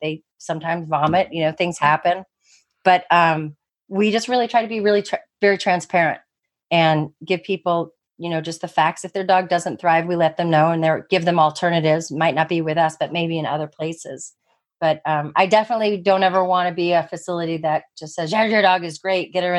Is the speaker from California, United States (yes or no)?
no; New Jersey, United States; I'd like people to be straightforward with me. I'm from New Jersey. I'm just that way.